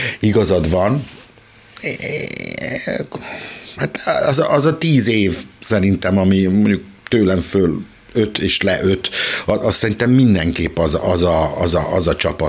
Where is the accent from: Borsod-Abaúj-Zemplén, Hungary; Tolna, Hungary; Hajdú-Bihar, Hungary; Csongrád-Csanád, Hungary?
Borsod-Abaúj-Zemplén, Hungary; Mezőcsát; Nekem nagyon jót tett, hogy Mezőcsáton egy kisvárosban vagy nagyközség, mindig a határán billegett, egy rendkívül jó ilyen kis értelmiségi környezetben